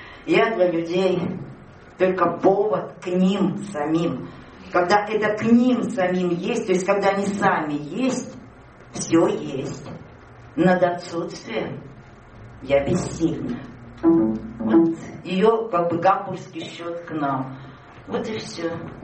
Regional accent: Bolshevo, Moscow Oblast, Russia; кто знает, я из Болшева, я там была просто сторожем

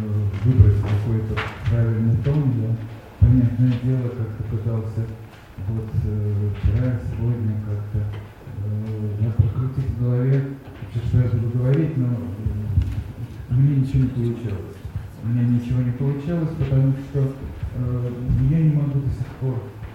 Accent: Tbilisi, Georgia; мое детство прошло в Тбилиси, в Москву, я только летом наезжал на дачу

